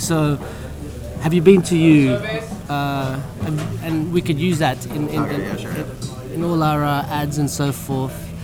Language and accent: English; Sydney, New South Wales, Australia; moved away as an adult; now in London, United Kingdom; Okay, so I grew up in Sydney. My parents are from the Philippines and Spain. I was raised up in Sydney with my mother, Georgie, and with my sister, Rochelle. Basically, lived there till I was 24